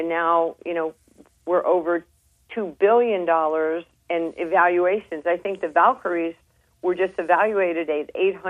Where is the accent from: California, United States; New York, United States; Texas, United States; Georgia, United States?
New York, United States; because I am a New Yorker